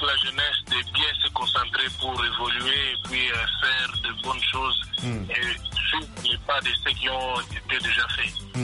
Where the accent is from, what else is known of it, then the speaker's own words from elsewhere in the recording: DR Congo; chez nous en RDC